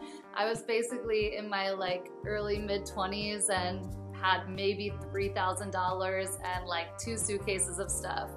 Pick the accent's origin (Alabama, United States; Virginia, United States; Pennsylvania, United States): Pennsylvania, United States; Yeah, so I'm born and raised actually outside of Philadelphia. So a lot of people would not expect that.